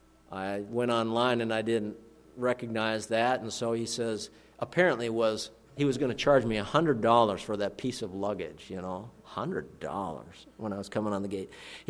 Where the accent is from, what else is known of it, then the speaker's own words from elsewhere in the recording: Duluth, Minnesota, United States; Well, guess what? I'm from Duluth, Minnesota, okay?